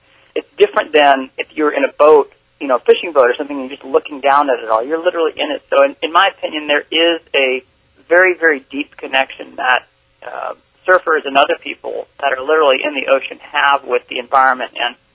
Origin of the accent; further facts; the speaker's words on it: Solana Beach, California, United States; And in Solana Beach, my hometown, people are building their house upon the sand.